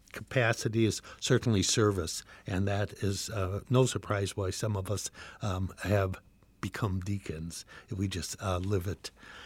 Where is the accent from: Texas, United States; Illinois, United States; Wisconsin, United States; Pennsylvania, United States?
Illinois, United States; Des Plaines; I grew up in Des Plaines at St. Mary's Parish, celebrated all my sacraments there, of course, except holy orders.